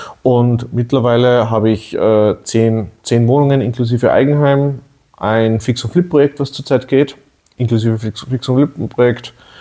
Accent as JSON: {"language": "German", "region": "Salzburg", "country": "Austria", "said": "bin 33 Jahre alt, komme aus der schönen Salzburger Stadt, ja, direkt in der Stadt, wohne jetzt Umgebung"}